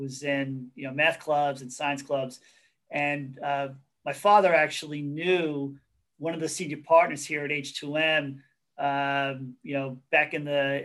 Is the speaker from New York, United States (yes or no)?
yes; Hicksville, New York, United States; So I grew up in Hicksville. My parents both worked for the US Postal Service. So we were a very blue collar family.